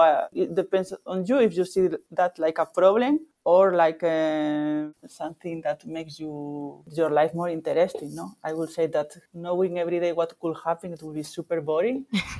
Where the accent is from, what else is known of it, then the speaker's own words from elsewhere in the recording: Vigo, Galicia, Spain; born there; English is a second language; I was born in Vigo, okay, which is very close to Portugal, and is on the coast.